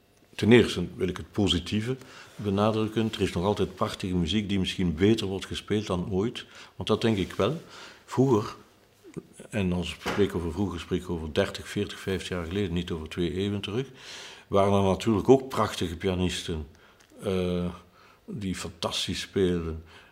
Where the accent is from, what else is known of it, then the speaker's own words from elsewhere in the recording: Ghent, East Flanders, Belgium; born there; Neem nu mijn stad, mijn Gent, waar ik geboren ben.